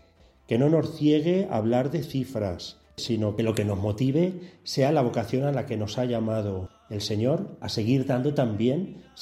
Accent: Tomelloso, Castilla-La Mancha, Spain; born there; nací en Tomelloso el 6 de julio de 1980.

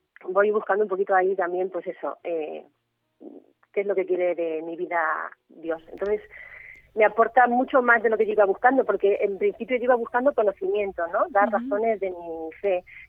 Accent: Tomelloso, Castilla-La Mancha, Spain; soy de Tomelloso, un pueblo pues muy señalado, pero muy, muy, muy bonito

